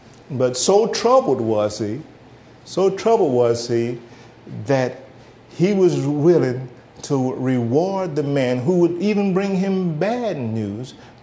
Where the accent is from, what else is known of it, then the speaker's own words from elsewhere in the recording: Tennessee, United States; I'm from East Tennessee, by the way.